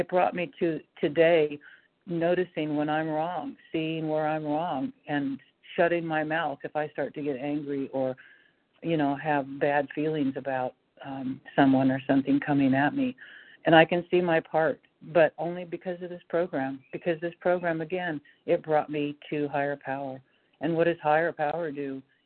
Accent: Washington, United States; Anyway, I'm from Washington

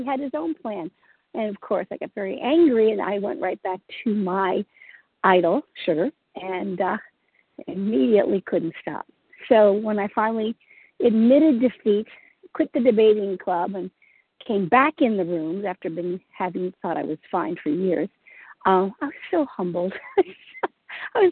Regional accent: Maryland, United States; from Maryland

